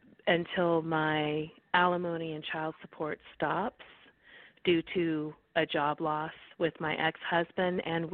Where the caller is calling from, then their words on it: California, United States; and I'm calling from California this evening.